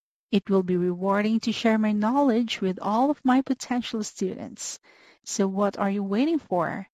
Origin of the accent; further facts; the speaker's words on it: Philippines; from the Philippines.